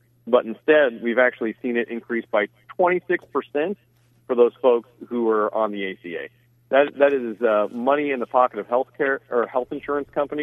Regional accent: Iowa, United States; In my home state of Iowa, 4% of folks are eligible for those subsidies

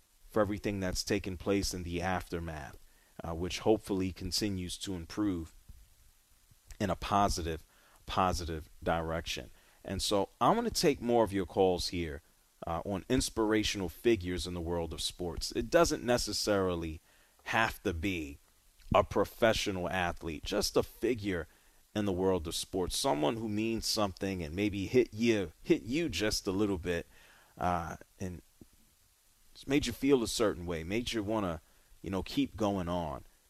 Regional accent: New York City, New York, United States; Growing up in the New York City area and at that point of my life being a fan of the Devils

